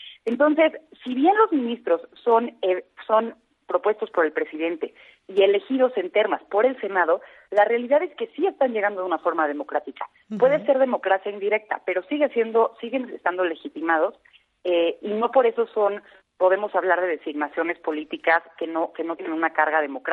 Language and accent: Spanish; Mexico City, Mexico; born there; Yo antes de ser mexicana nací en la Ciudad de México. Si tú ves mi acta de nacimiento, vas a ver Ciudad de México.